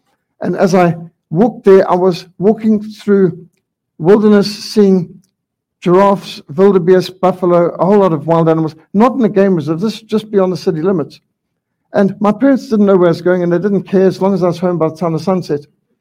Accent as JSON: {"language": "English", "country": "Zimbabwe", "tie": "born or raised there", "said": "When I grew up in Rhodesia, it was a country just filled with wildlife."}